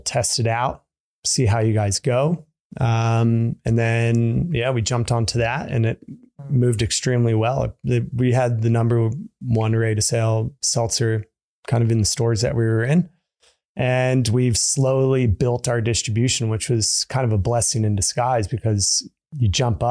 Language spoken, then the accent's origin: English; California, United States; I'm from California.